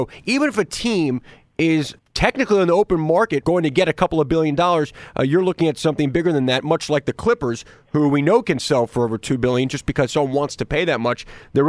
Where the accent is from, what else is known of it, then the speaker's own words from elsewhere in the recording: United States; as an American kid growing up, if I was even aware these teams existed until 10 years ago, maybe.